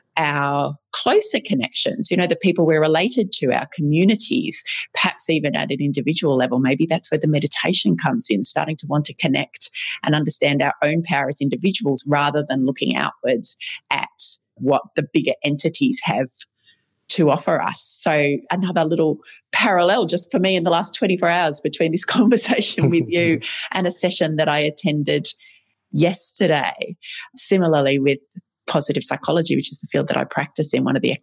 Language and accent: English; Ballarat, Victoria, Australia; here in my hometown of Ballarat.